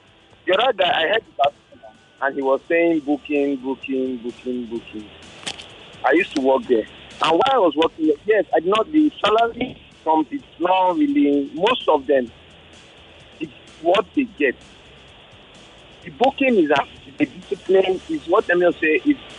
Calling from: Lekki, Lagos, Nigeria; I'm calling from Lekki.

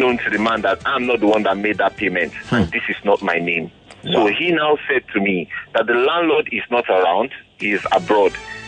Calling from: Lagos, Nigeria; I'm calling from Lagos.

